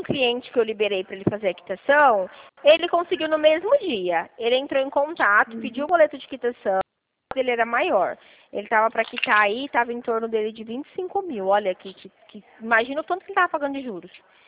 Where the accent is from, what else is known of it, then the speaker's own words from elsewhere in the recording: Dracena, São Paulo, Brazil; eu sou aqui de Dracena